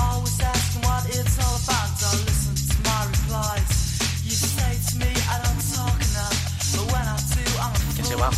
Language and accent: Spanish; Valencia, Valencian Community, Spain; música de Valencia. Esta canción se pinchaba mucho durante los años 80 y claro, esta canción dejó su impronta en mi tierra, en mi ciudad.